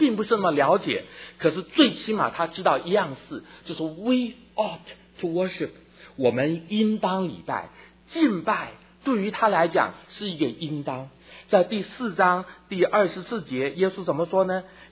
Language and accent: Chinese; southern Taiwan, Taiwan; 我在台湾的南部这样长大